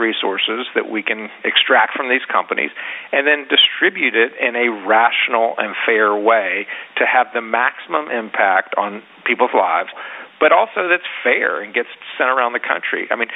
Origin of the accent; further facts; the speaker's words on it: North Carolina, United States; I've seen it here, even in my home state of North Carolina.